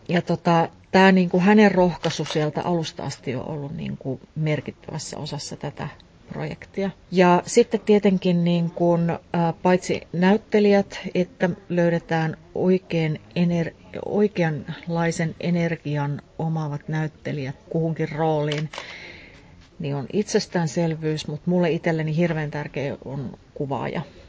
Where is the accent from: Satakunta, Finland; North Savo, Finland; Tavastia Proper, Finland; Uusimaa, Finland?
North Savo, Finland; Kiuruvesi; mun suku ei ole tullut mistään evakkona ja siirtolaisena, mutta mä muistan, että kun mä oon Kiuruvedeltä kotoisin